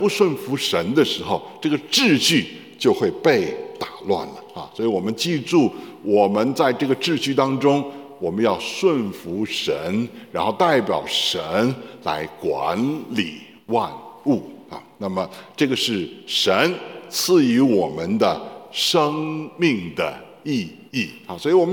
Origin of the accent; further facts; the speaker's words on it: Beijing, China; 你知道我是北京人啊，当我跟人家说我是北京人的时候，别人就笑话我哈，说以为我是北京猿人啊